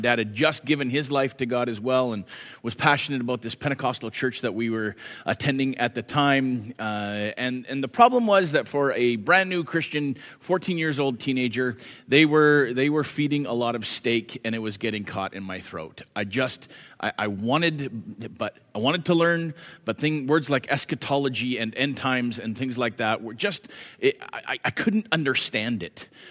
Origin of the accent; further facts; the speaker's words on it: Cranbrook, British Columbia, Canada; I am from Cranbrook, BC.